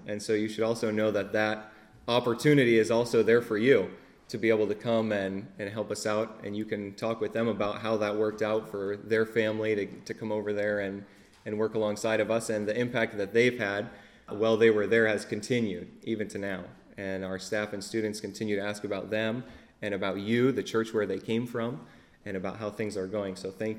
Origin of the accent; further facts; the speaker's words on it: Hoosick, New York, United States; I grew up here in the Hoosick area, so I'm kind of a local.